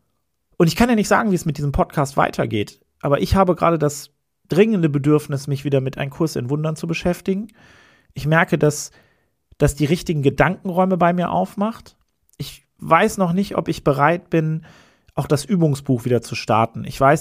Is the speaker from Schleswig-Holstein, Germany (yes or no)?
yes; Kiel, Schleswig-Holstein, Germany; Also ich komme aus Kiel